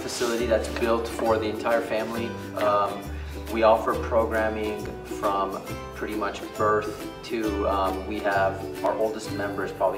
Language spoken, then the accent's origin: English; Upland, United States; So, growing up in Upland, we unfortunately did not have a full-service YMCA.